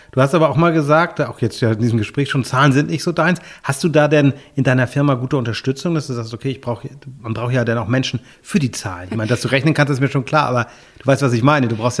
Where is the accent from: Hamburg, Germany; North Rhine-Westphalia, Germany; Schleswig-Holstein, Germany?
Schleswig-Holstein, Germany; ich bin ja selber auch in Nordfriesland sozusagen aufgewachsen und geboren und kenne das ja auch so ein bisschen.